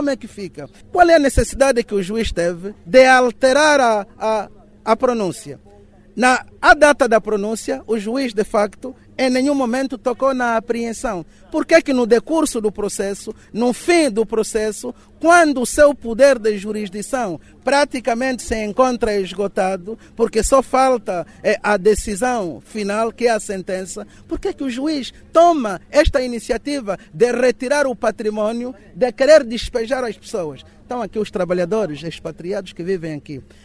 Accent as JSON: {"language": "Portuguese", "country": "Angola", "said": "envergonha a todos nós, enquanto angolanos"}